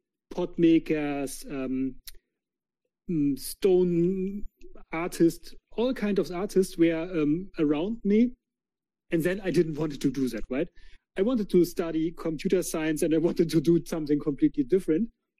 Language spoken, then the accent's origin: English; Germany; from Germany, but I'm not alone.